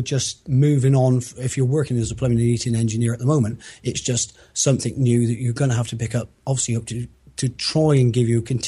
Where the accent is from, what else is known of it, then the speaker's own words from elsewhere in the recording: Cheltenham, South West England, United Kingdom; I'm from Cheltenham Spa, Centre for the Cotswolds.